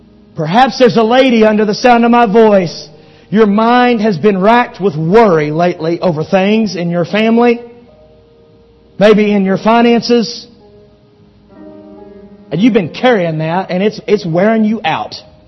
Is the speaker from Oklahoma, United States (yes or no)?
yes; Oklahoma, United States; You forgive me, I'm from Oklahoma.